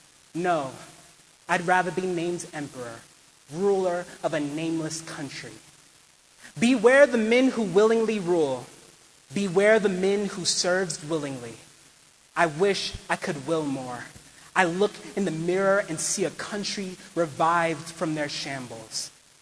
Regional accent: Harlem, New York, United States; I'm from Harlem, and I'm a poet.

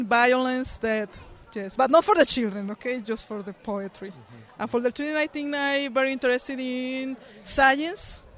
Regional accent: Mexico City, Mexico; I'm Mexican Spanish. I live in Mexico City, so I come from Mexico.

